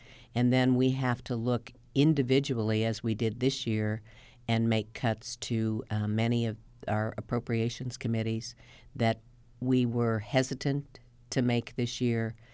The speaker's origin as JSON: {"language": "English", "region": "Illinois", "country": "United States", "said": "My hand went over my badge so they couldn't see that I was from Illinois."}